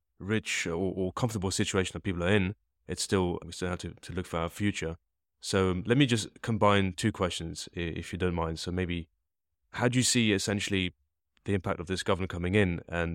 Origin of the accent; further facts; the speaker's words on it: Luxembourg; as we're both from Luxembourg